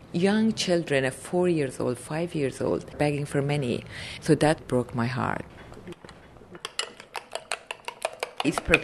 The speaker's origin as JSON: {"language": "English", "region": "Kabul", "country": "Afghanistan", "tie": "born or raised there", "second_language": "English", "moved": "yes", "said": "No, we were, you know, Afghans were all not very, very wealthy. We are like kind of a middle class, you know, had comfortable life."}